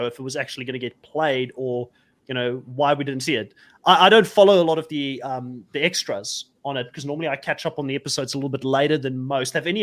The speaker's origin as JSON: {"language": "English", "country": "South Africa", "said": "being a South African, like, we grew up on, like, red meat and steak, you know?"}